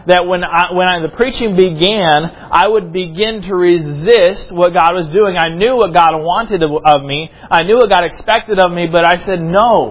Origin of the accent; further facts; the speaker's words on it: South Carolina, United States; I grew up in South Carolina, and there, most of the dirt is red clay.